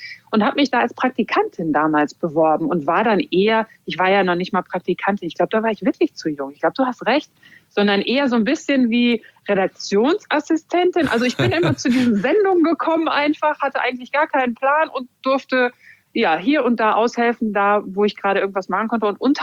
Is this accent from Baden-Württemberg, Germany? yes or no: no; Hamm, North Rhine-Westphalia, Germany; also born or lived in Cologne; Ich bin groß geworden unter anderem in Hamm und habe dann aber auch 11 Jahre in Köln verbracht. Also NRW so grob und speziell fühle ich mich einfach, ja, komme aus dem Ruhrgebiet.